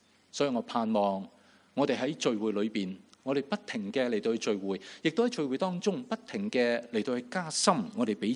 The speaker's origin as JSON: {"language": "Cantonese", "country": "China", "said": "我哋中國人講得好好"}